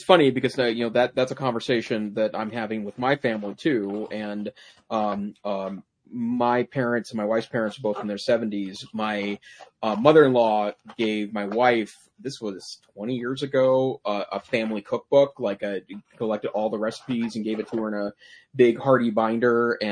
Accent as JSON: {"language": "English", "town": "Great Falls", "region": "Montana", "country": "United States", "tie": "born or raised there", "said": "No, I grew up in Great Falls, 90 okay. miles north of Helena."}